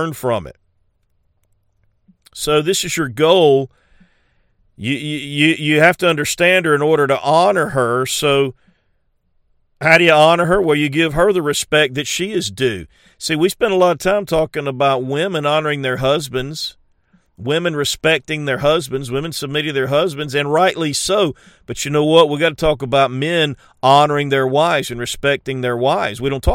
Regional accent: South Carolina, United States; also born or lived in New Orleans

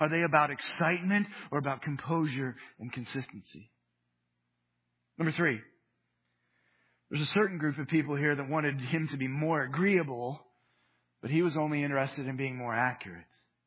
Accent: Midwest, United States; moved away as an adult; now in Los Angeles, United States; Remember, as a Midwesterner getting ready to move to Los Angeles, I'd heard stories about Los Angelinos.

